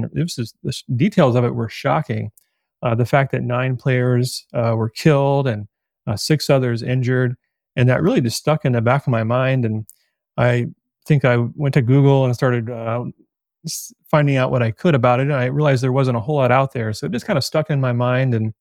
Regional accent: United States; moved away; like you, I've been a lifelong diehard baseball fan, grew up rooting for the St. Louis Cardinals near my hometown, and moved out here about 10 years ago.

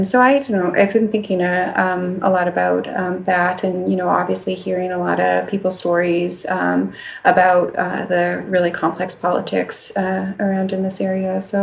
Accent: Canada; I grew up in Canadian school system

